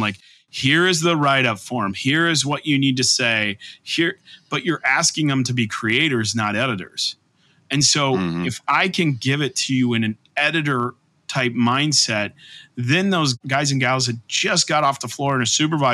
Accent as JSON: {"language": "English", "region": "Illinois", "country": "United States", "tie": "born or raised there", "said": "And I grew up in Central Illinois and I worked in cornfields."}